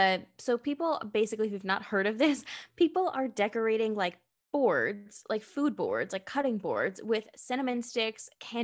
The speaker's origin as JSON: {"language": "English", "region": "Pennsylvania", "country": "United States", "tie": "born or raised there", "said": "I was very spoiled growing up right near Philly"}